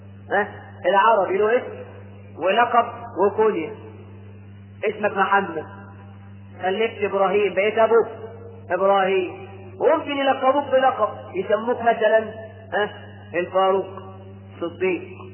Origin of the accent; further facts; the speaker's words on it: Egypt; ده احنا كمصريين بنسمي الواحد اسمين